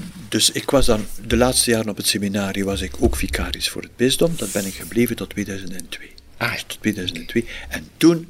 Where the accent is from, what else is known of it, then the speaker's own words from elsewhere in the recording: Ghent, Flanders, Belgium; moved away as an adult; Ja, ik kom uit Gent, ik kende in Brussel niets. Ja, toch een groot stad, hè.